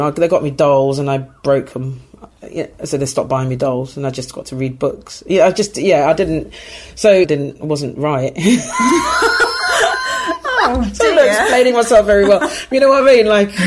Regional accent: Ghana; I was brought up in a Christian household and I went to a school. I grew up in Ghana, which is a West African country, which is very Christian.

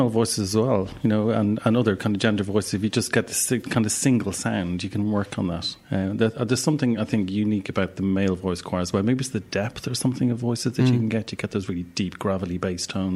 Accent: Ireland; accent: Irish; I'm Irish, yeah. I haven't lost my Irish accent yet.

